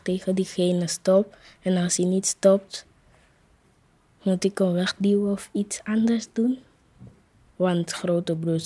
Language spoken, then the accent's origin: Dutch; Dominican Republic; now in Amsterdam, Netherlands; Uit de Dominicaanse Republiek.